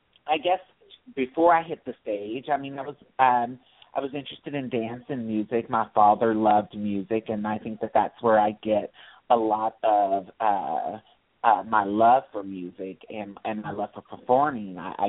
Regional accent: Louisville, Kentucky, United States; My parents divorced when I was young, and I grew up in South Louisville by Churchill Downs. I was born in St. Anthony's Hospital.

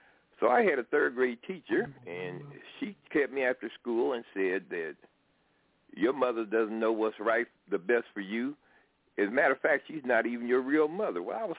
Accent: Dayton, Ohio, United States; born there; I'm 69 years old. I was born in Dayton, Ohio.

